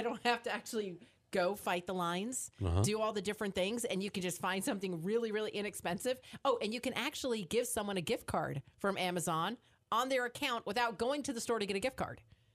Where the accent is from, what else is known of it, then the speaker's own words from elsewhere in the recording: Florida, United States; Well, Ken and I are Florida people, born and raised in Florida.